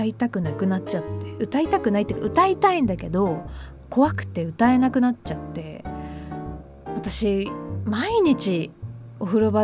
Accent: Kushima, Miyazaki, Japan; めちゃめちゃ地元が宮崎の、串間市っていう場所で、私の通ってた小学校中学校もすごく生徒数が少なくて、クラスメート5人とかだったので

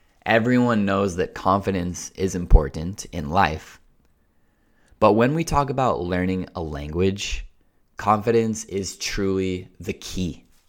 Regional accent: United States; And by the way, I am American, so you can trust that I'm speaking a very nice, proper, standard English.

